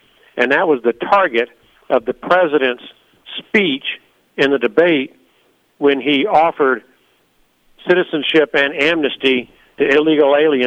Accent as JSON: {"language": "English", "town": "Huntsville", "region": "Alabama", "country": "United States", "said": "Huntsville, Alabama."}